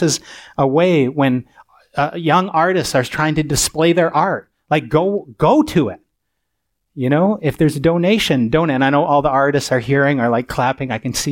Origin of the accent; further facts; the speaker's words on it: Canada; also born or lived in Southern United States; I'm Canadian, but I lived in the South so long